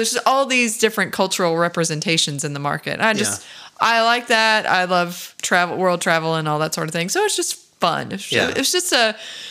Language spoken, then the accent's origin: English; Florida, United States; probably because I grew up in Florida and I loved